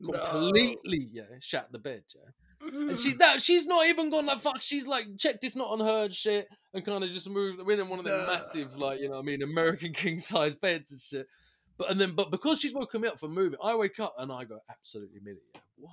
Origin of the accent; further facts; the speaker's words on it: England, United Kingdom; yeah, because I'm British, yeah, fucking English, yeah.